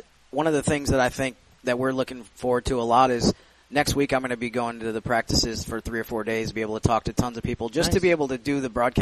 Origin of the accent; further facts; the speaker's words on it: New York, United States; I grew up in the Northeast, so, I mean, baseball is pretty huge in New York State.